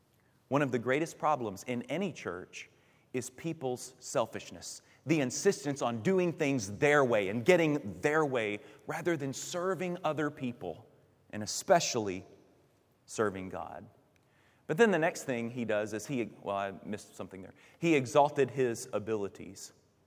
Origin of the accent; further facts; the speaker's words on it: Kentucky, United States; I grew up in Kentucky in the 80s